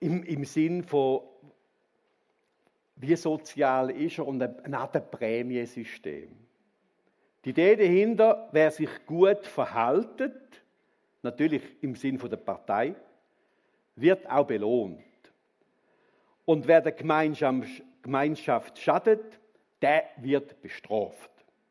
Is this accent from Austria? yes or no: no; Switzerland; Grundsätzlich aber sagen wir als Schweizer